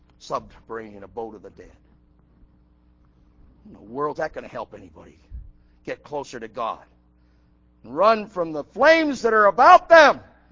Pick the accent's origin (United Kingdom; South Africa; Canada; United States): United Kingdom; England; I'm an Englishman. I don't know what Sheol is.